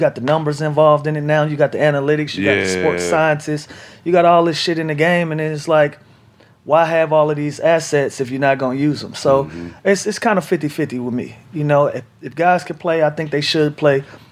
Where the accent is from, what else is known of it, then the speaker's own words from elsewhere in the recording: Atlanta, Georgia, United States; I was playing in my hometown, Atlanta, tore my ACL